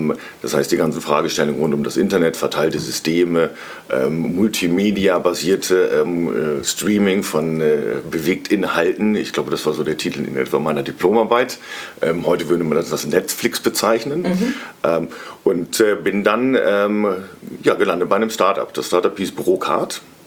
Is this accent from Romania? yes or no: no; Cloppenburg, Lower Saxony, Germany; now in Munich, Germany; Aufgewachsen bin ich in Kloppenburg, einer schönen Kreisstadt in Niedersachsen, auf dem flachen Land. Bin aber seit über 20 Jahren inzwischen in München wohnhaft.